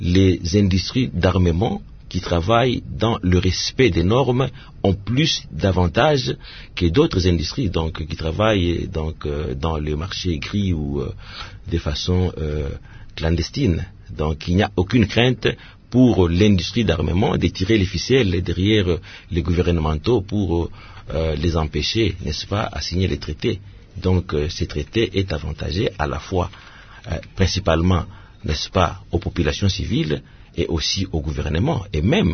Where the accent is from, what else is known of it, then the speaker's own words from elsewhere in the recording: Kalemie, Tanganyika, DR Congo; Je viens de Kalemie où la vie est intenable.